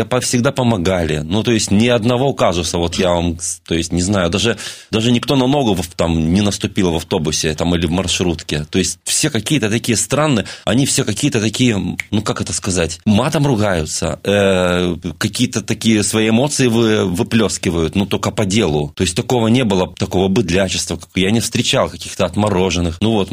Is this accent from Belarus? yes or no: yes; Belarus; я белорус, прихожу в магазин польский, и мне не хочется говорить по-русски